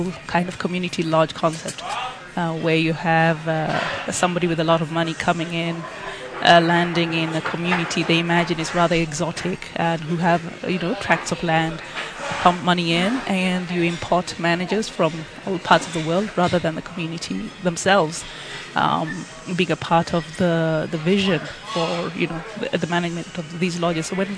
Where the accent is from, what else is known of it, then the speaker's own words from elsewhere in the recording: Kenya; being a Kenyan, these are part of the archetypes and metaphors that are a part of our, you know, a part of our lives.